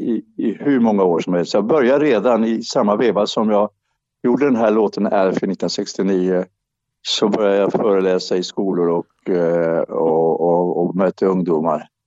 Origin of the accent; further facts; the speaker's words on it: Sweden; Ja, det är en stor skillnad mot min uppväxt i Sverige.